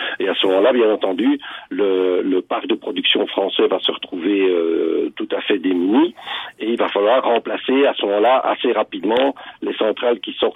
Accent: Belgium; moi je suis belge, j'ai travaillé à la Commission européenne.

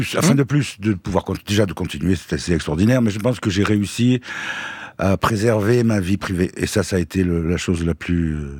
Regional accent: Toulon, Provence-Alpes-Côte d'Azur, France; J'ai jamais trop eu l'accent en bas. Je faisais attention. Mais là, je l'ai de plus en plus. En vieillissant, l'accent revient.

